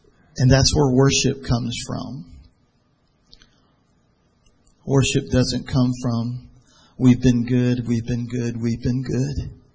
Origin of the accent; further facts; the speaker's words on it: San Francisco, California, United States; I'm from San Francisco. Hello. You're ready to kill it. I live next door to New Orleans.